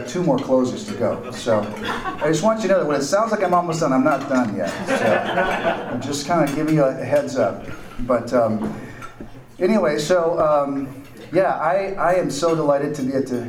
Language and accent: English; Kawagoe, Saitama, Japan; I was born there and lived in a city called Kawagoe in Saitama-ken, which is northwest of Tokyo, and spent 17 years there. My parents were career missionaries, and they went to Japan in 1948.